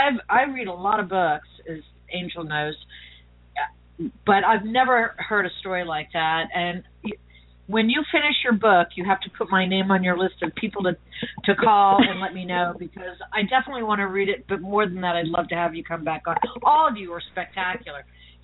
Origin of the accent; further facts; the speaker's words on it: Miami, Florida, United States; because growing up in Miami, you know, I understood everything you said, and we have this mix of cultures and everything.